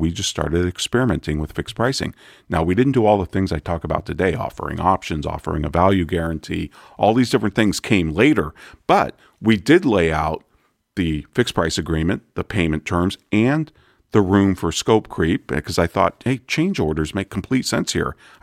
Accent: Santa Rosa, California, United States; I grew up in Santa Rosa, which is where Charles Schulz was from, the creator of Peanuts.

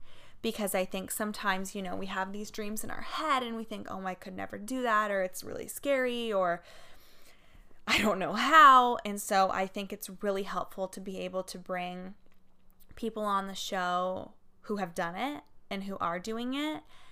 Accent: California, United States; I'm born and raised in California, obviously, but I love like the laid back, beachy, very like honest vibe that California has.

